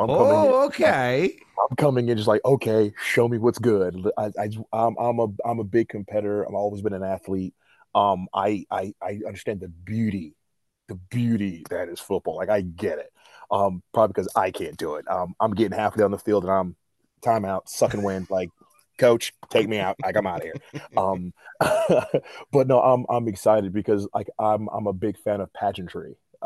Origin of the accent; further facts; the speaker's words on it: Atlanta, Georgia, United States; When I was little, it was really, like, I'm from Atlanta, so really the only exposure to wrestling I had was really like WCW.